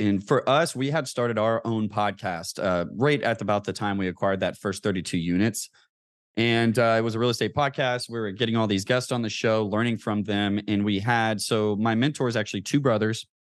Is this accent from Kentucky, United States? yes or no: yes; Kentucky, United States; moved away as an adult; now in San Diego, United States; I grew up in Kentucky and, moved out to California after joining the Navy.